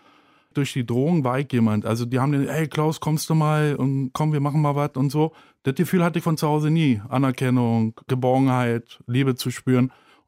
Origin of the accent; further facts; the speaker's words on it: Berlin, Germany; Also vor dem Drogennehmen bin ich in Schöneberg aufgewachsen, Neuendorfplatz in der Nähe.